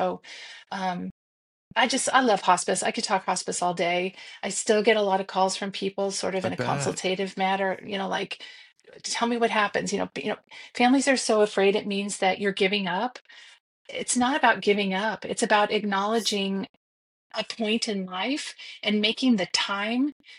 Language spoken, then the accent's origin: English; Illinois, United States; Okay. So I grew up in Central Illinois. And I was thinking about this. My dad was the music teacher at school, so he actually taught choir.